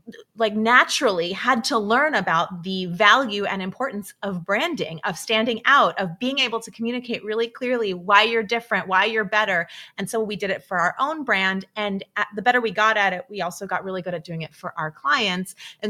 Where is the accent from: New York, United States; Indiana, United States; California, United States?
New York, United States; New York City; I'm born and raised in New York City, hustling my whole life to figure out, you know, what I wanted to do.